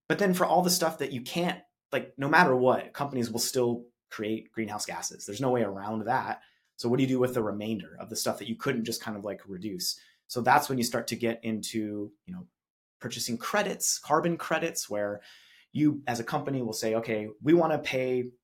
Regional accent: Arizona, United States; I'm from Arizona. Land is cheap in Arizona.

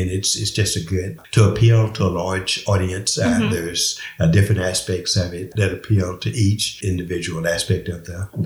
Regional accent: Crockett, United States; Well, I grew up in Crockett, so I am. This is home for me.

